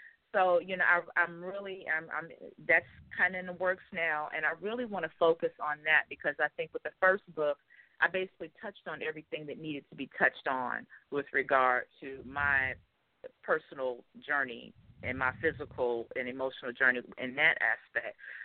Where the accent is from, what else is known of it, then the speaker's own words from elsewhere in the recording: Chicago, Illinois, United States; I'm from Chicago, born and raised in the Chi